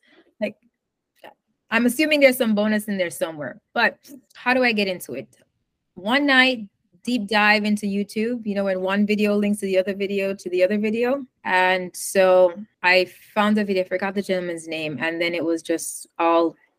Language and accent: English; Jamaica; moved away as an adult; now in Miami, United States; I am a mother of two, marathon runner. I moved to the US from Jamaica when I was 20 years old, and I've been in Miami ever since then.